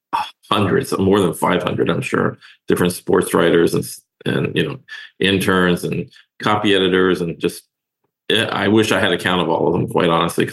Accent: Maryland, United States; So yeah, I was born and raised in Maryland, where I was a big Orioles fan.

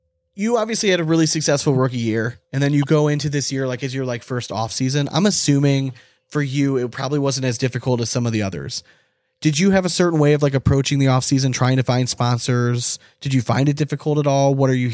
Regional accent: Cleveland, Ohio, United States; If we're two assholes from Cleveland, if we can figure out how to do all this shit that we've done

